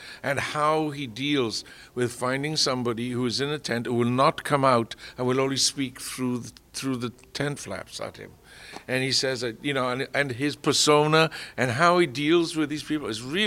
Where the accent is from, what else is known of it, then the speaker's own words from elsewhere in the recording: Wales, United Kingdom; now in United States; I'm a Welshman, and I'm living in America, and I've been living here since 63.